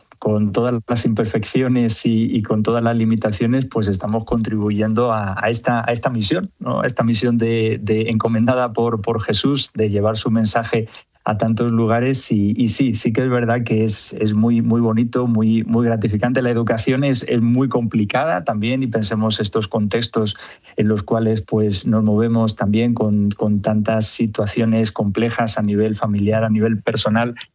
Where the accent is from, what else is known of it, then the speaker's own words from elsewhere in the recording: Madrid, Community of Madrid, Spain; pero bueno, originariamente de Madrid, que si no mis madrileños también se me